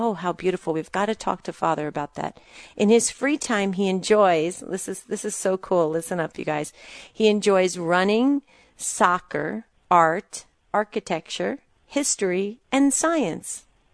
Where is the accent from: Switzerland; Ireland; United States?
United States; New Jersey; I'm from New Jersey and I am 100% Italian